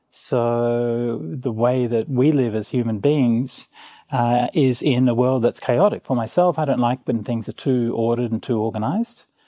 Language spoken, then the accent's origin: English; Australia; I'm sorry. I shouldn't traffic in stereotypes. I am Australian, after all.